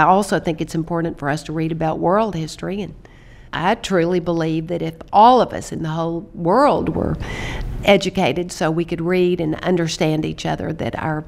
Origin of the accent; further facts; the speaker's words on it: Midland, Texas, United States; I have a group of friends that I grew up with in Midland, Texas, and we travel together every summer